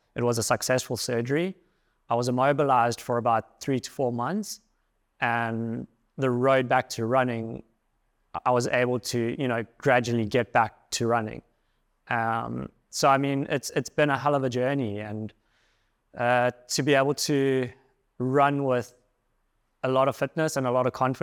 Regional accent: South Africa; And as a South African, it was extremely difficult to travel. We were regarded as like a red listed country.

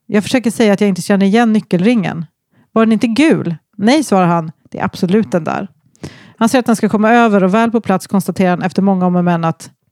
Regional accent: Örnsköldsvik, Västernorrland County, Sweden; Jag kommer från Örnsköldsvik

